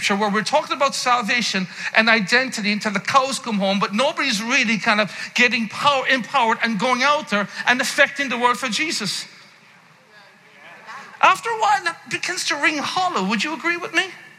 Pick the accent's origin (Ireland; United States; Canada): Ireland; I am Irish, okay, so it takes a little bit longer than other people.